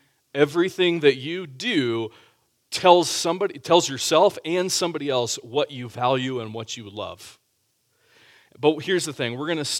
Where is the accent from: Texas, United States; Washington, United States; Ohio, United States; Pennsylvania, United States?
Texas, United States; Austin; So I grew up in Austin, Texas, as most of you know